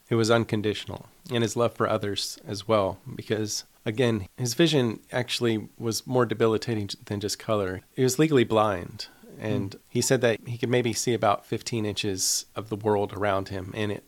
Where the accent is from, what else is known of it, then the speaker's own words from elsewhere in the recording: Hot Springs, Arkansas, United States; I could tell you it was here in Hot Springs